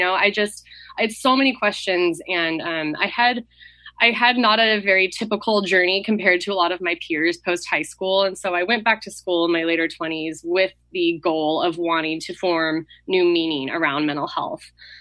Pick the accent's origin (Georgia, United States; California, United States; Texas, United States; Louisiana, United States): California, United States; San Luis Obispo; I was born and raised in San Luis Obispo. I call this place home